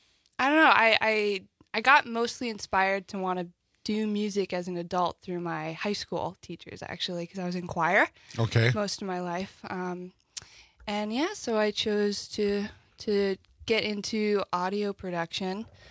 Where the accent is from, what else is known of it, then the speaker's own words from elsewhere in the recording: Florida, United States; I moved around a lot when I was a kid. I was a Navy brat, so I grew up in Florida, actually.